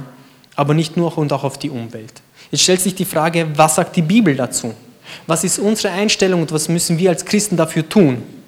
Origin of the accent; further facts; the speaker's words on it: Maramureș, Romania; Maramureș, ich komme aus Maramureș.